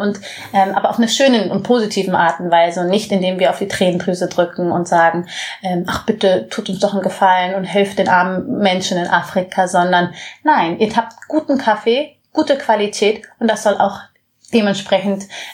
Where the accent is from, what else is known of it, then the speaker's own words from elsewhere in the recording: Munich, Bavaria, Germany; Also ich bin in Neuhausen groß geworden. Und da lebt auch noch meine Familie